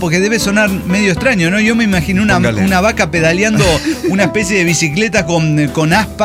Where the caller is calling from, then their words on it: Buenos Aires, Argentina; de Buenos Aires, Argentina.